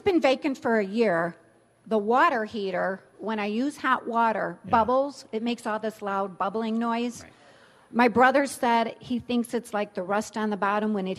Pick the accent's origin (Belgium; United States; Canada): United States; Palos Heights, Illinois; I'm from Palos Heights.